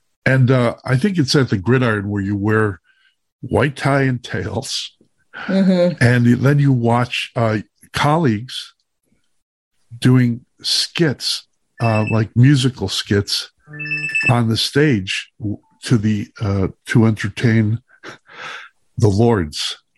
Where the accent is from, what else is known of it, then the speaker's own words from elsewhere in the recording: Midwest, United States; I'm a Midwesterner in the flyover country.